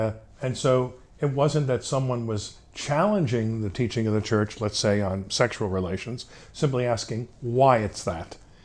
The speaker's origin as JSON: {"language": "English", "town": "Newark", "region": "New Jersey", "country": "United States", "tie": "born or raised there", "said": "Newark, New Jersey."}